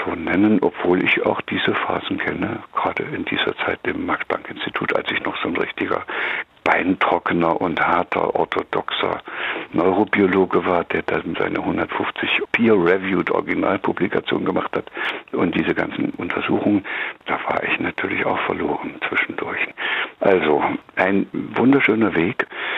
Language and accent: German; East Germany, Germany; meine Eltern beschlossen haben, von dem Dorf und der Wassermühle, wo ich groß geworden bin, in die Stadt zu ziehen. In der damaligen DDR ist das gewesen.